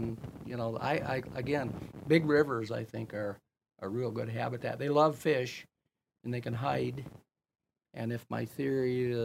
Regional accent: Greenville, Michigan, United States; And my wife's in Battle Creek, and I'm from Greenville, Stanton, Sheridan area.

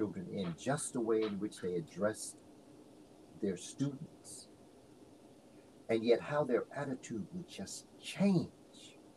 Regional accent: New York, United States; Now, I know all around the country there are different ways that this could be said, but I come from New York.

